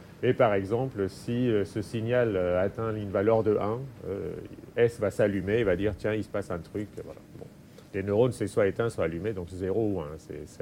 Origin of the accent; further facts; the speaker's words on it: Argentina; bon, je viens d'Argentine et j'étais assez sensible.